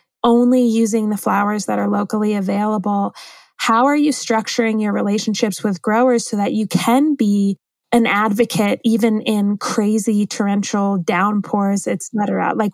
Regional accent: Baltimore, Maryland, United States; As I told you before our call, I'm from Baltimore.

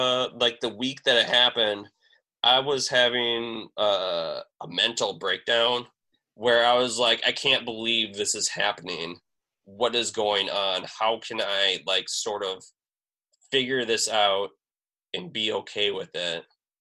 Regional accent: Iron Mountain, Michigan, United States; If I could do Kingsford High School's logo or like even Iron Mountains, just like a town, like my hometown's logo for their sports team, that would make my like entire 5 years.

